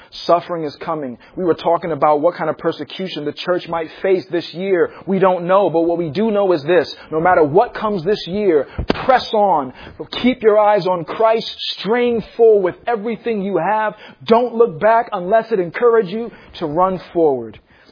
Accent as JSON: {"language": "English", "region": "East Coast", "country": "United States", "tie": "born or raised there", "said": "I grew up on the East Coast where there's snow."}